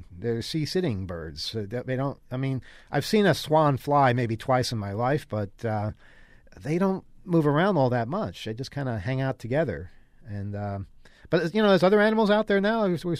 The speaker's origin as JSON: {"language": "English", "country": "United States"}